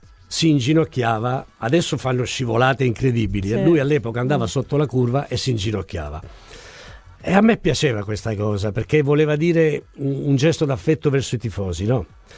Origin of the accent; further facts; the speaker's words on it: Calabria, Italy; perché da buon calabrese